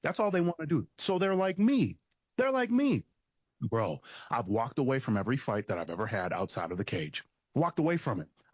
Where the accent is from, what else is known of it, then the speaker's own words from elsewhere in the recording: Minnesota, United States; I'm from Minnesota.